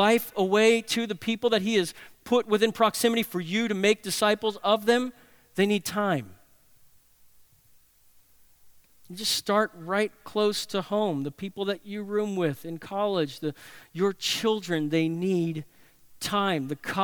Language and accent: English; New Orleans, Louisiana, United States; I'm from New Orleans.